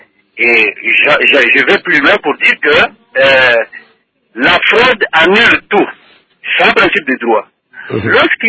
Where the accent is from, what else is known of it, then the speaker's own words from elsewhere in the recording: DR Congo; Je vous informe que je suis un Congolais.